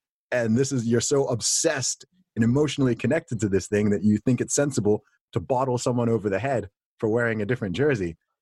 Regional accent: Saudi Arabia; I'm a religious guy. I'm a Christian. I always have been. I grew up in Saudi Arabia, surrounded by Muslims.

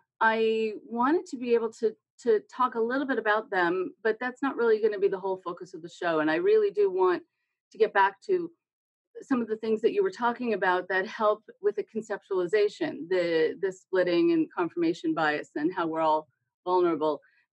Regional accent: California, United States; The other part was because I'm a Californian, and California has its own problems.

